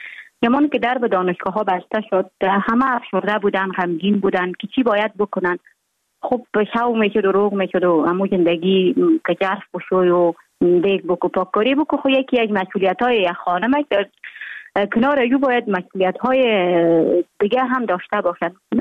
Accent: Jowzjan, Afghanistan; also born or lived in Mazar-i-Sharif; من در ولایت جوزجان به دنیا آمدیم، 26 سال عمر دارم، مکتب خود در افغان ترک تا سنف 9 در جوزجان خواندیم، بعدا آمدیم سنف 10 تا 12 در افغان ترک مزار شریف ادامه دادیم.

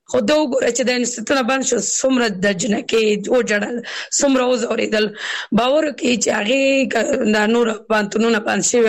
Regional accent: Kabul, Afghanistan; زه اوس بل ولایت کې سګم زه خپل د کابل ولایت نه یم

